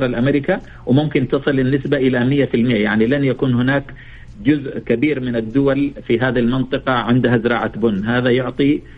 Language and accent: Arabic; Jeddah, Makkah Province, Saudi Arabia; نعم عندنا في جدة